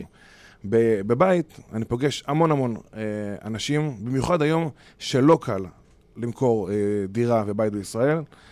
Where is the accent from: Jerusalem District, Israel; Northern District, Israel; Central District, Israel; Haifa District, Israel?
Jerusalem District, Israel; Jerusalem; אני ירושלמי, מעל אדומים. דווקא באתי באמת מהמרחב העירוני.